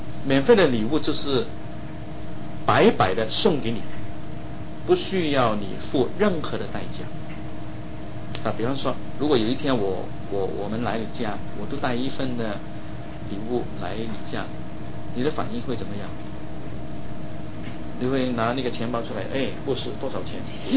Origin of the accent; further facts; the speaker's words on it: Hong Kong; 我们香港人如果要买一栋房子，现在啊简直这是没有可能啊，很难的